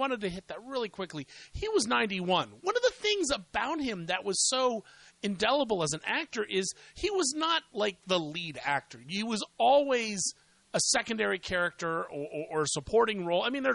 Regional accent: Columbus, Ohio, United States; He grew up in Columbus, Ohio, which is my hometown.

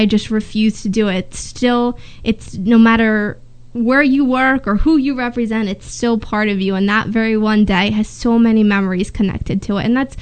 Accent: Phillipsburg, New Jersey, United States; Phillipsburg is much different than Easton, and I was born and raised in Phillipsburg, and so Easton was very new to me when I came in.

